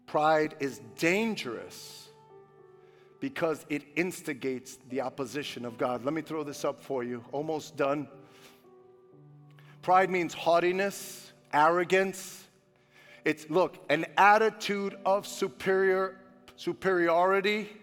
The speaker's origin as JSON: {"language": "English", "town": "Brooklyn", "region": "New York", "country": "United States", "tie": "born or raised there", "said": "Now, a guy like me, I grew up in Brooklyn."}